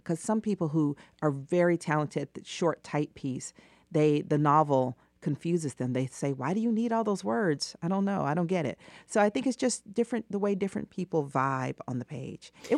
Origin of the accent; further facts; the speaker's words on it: Atlanta, Georgia, United States; I tell people I'm from Atlanta, and they have all these, like, they think they know what type of shoes I wear.